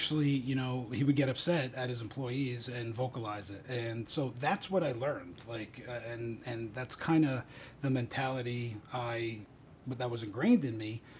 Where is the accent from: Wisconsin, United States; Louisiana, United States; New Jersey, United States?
New Jersey, United States; Yeah, I'm actually originally from Jersey.